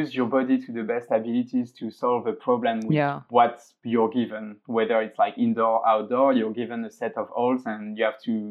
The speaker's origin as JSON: {"language": "English", "town": "Montpellier", "region": "Occitania", "country": "France", "second_language": "English", "lives_now": "Barcelona, Spain", "said": "Because I'm from the south of France. I'm from Montpellier, so it's pretty close actually."}